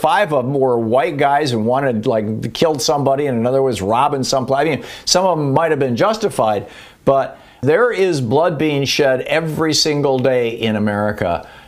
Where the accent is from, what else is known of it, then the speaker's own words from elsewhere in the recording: Michigan, United States; the people that I knew growing up in the Michigan militia, or at least I knew one of them.